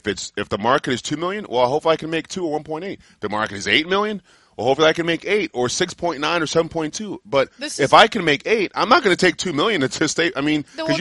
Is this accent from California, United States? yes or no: no; Washington, District of Columbia, United States; growing up in Washington, D.C., then signing to play for the Baltimore Ravens